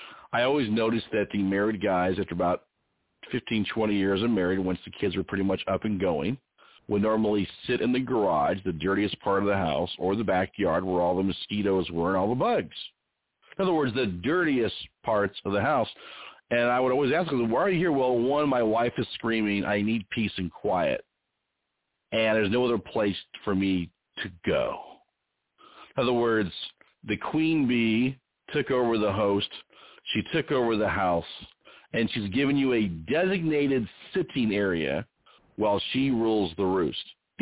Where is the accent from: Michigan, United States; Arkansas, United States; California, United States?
California, United States; now in Phoenix, United States; Now I live, of course, in Phoenix, Scottsdale. I was raised out there in California.